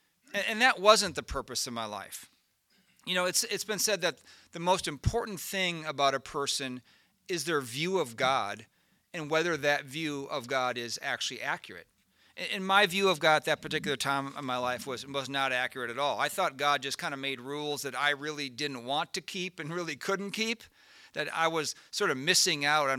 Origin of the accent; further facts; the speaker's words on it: Minnesota, United States; here I'm from Minnesota